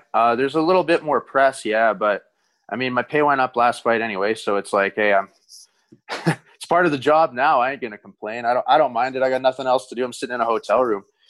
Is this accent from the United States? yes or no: no; Bonnyville, Alberta, Canada; I grew up in Bonnieville, so town's about 6,000 people. Yeah, I guess it's quiet. It was an oil field town, so a lot of people come there for work, working out of town and stuff.